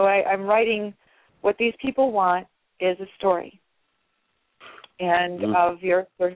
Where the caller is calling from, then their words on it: Indiana, United States; from Indiana.